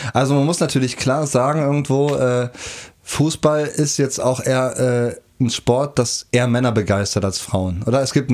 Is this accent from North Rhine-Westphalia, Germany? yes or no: yes; Kerpen, North Rhine-Westphalia, Germany; Wenn ich über mein Heimatdorf rede, Kerpen